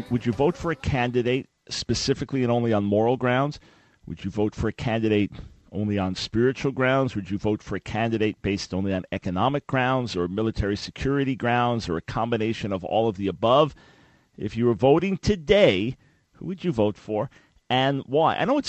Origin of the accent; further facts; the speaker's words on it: Long Island, New York, United States; namely my mom, living on Long Island, where I was raised. I was born in New York City. My mom was born in Leeds, England.